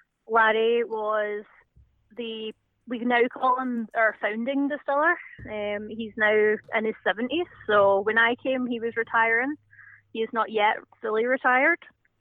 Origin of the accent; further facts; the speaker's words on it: Hamilton, Scotland, United Kingdom; also born or lived in Winnipeg, Canada; I grew up in Hamilton, which is just outside Glasgow.